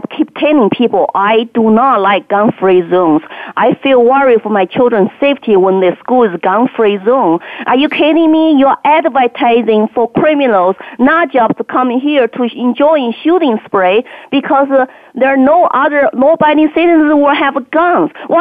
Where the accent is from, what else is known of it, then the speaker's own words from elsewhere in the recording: China; now in United States; I think this country has already reminded me the police state I grew up in China